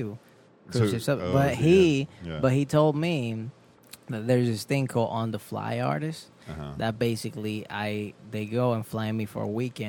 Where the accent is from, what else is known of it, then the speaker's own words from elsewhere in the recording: Florida, United States; Like, I come from Florida.